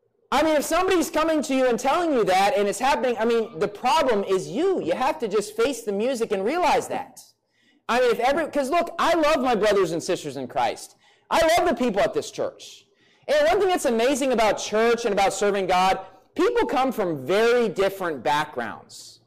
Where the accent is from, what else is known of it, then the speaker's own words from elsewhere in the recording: Bridgeport, United States; I remember growing up in Bridgeport